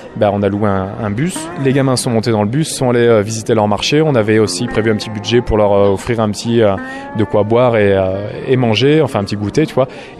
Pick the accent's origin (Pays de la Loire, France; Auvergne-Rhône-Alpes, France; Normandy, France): Normandy, France; Rouen; Je suis originaire de la Loire, de Rouen exactement, issu d'une famille modeste. Mes grands-parents travaillaient dans les bonneteries, parce que Rouen était une grande ville de textile il y a bien, bien longtemps.